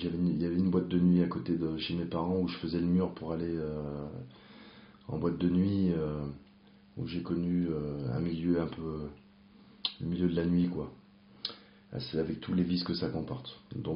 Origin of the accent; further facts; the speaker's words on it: Lyon, Auvergne-Rhône-Alpes, France; j'ai 44 ans, j'ai grandi à Lyon. Mon enfance s'est plutôt bien passée. Je suis fils unique et mes parents sont, on est d'une famille ouvrière modeste.